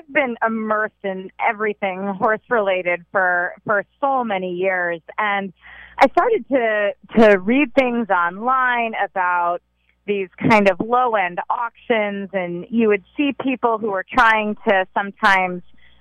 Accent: Saratoga, New York, United States; I grew up near Saratoga Racetrack in upstate New York and spent a lot of time at the track.

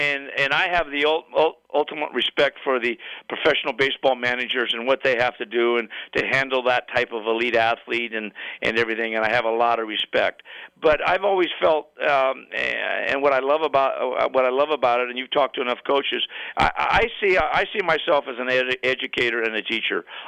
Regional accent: Stockton, California, United States; Dusty Baker grew up in Sacramento when I grew up in Stockton

